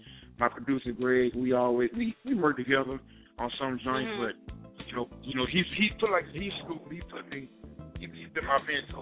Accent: Louisiana, United States; moved away as an adult; now in Atlanta, United States; But I am originally from Louisiana.

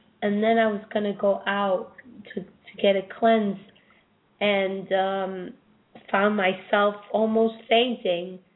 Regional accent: New York, United States; I'm from New York.

